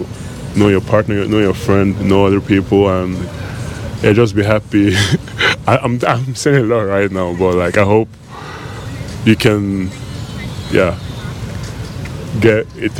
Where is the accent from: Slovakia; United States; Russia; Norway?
Norway; English is a second language; I'm from Norway.